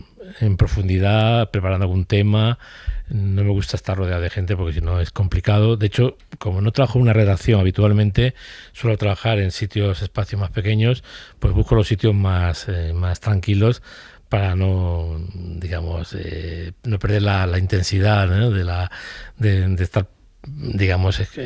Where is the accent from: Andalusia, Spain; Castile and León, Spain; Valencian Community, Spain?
Andalusia, Spain; Córdoba; born there; es mi ciudad natal, uh-huh, Córdoba